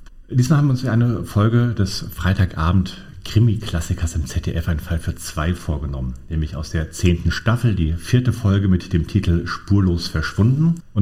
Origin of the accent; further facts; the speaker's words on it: Hesse, Germany; weil er eben aus Darmstadt kam, also in der Nähe meiner Heimatstadt